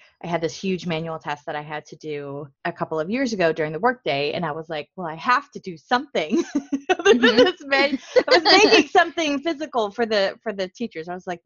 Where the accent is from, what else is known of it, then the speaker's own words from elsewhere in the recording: the North, United States; I grew up in the North, but I live in the South.